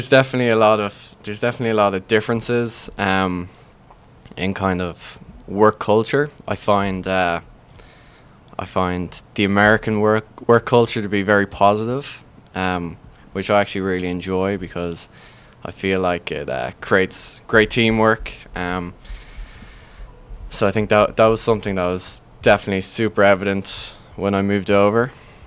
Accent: Dublin, Leinster, Ireland; moved away as an adult; also born or lived in Rhode Island; now in Boston, United States; Well, I'm originally from Dublin, Ireland.

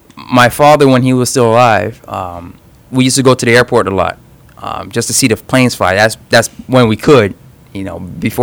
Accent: Miami, Florida, United States; I'm originally from Miami, born and bred. I miss it at times.

